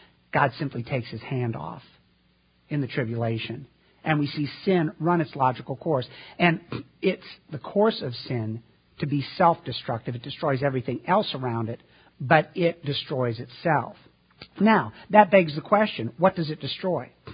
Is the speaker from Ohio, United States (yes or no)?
no; Illinois, United States; Now, I was born and raised in Illinois, and if Jesus said it, and Abraham Lincoln said it, hey, we're not questioning it.